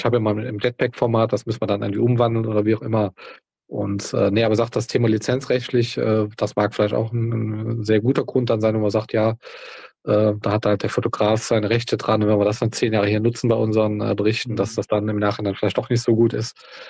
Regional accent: Rhineland-Palatinate, Germany; hier bei uns im Ort, in der Maifeld, wo ich aufgewachsen bin

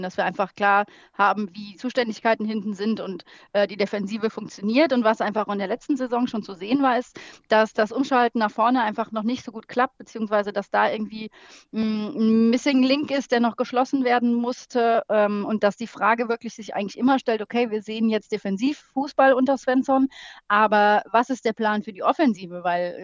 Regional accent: Mainz, Rhineland-Palatinate, Germany; Und natürlich ist es auch für uns schön als Mainzer, dass wir am 12.11. zu Hause gegen Frankfurt spielen.

